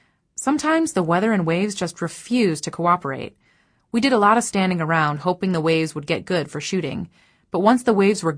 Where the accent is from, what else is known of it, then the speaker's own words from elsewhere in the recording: Kauai, Hawaii, United States; My brothers and I were born and raised in Kauai, so we're more kind of on cruise control.